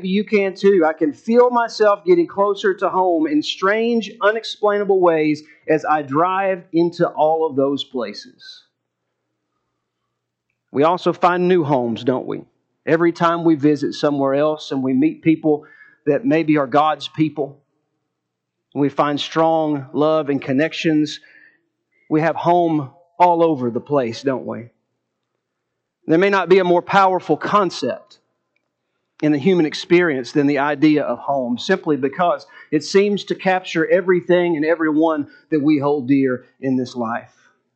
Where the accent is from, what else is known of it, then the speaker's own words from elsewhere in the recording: Columbia, Tennessee, United States; I grew up in Columbia, Tennessee, and we moved out over 20 years ago, but I still drive by the house that I grew up